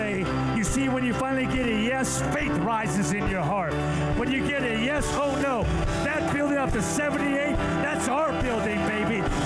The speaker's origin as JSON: {"language": "English", "town": "Pico Rivera", "region": "California", "country": "United States", "said": "I'm a kid from Pico Rivera, California. Lindsay Avenue off of Washington between Rosemead and Passons."}